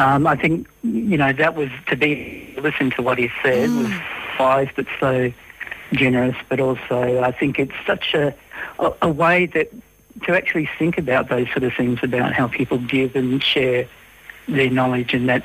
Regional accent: Northern Territory, Australia; I suppose it's sort of growing up in the Territory and, you know, like many people's sort of history is part of the Territory. So my family really goes back to the old telegraph days.

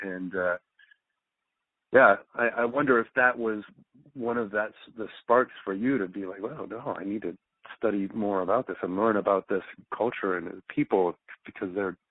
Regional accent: California, United States; I grew up in California as well.

